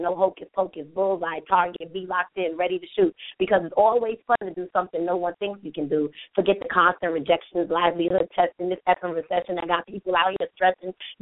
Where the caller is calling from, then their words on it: New Jersey, United States; two Libras calling from Jersey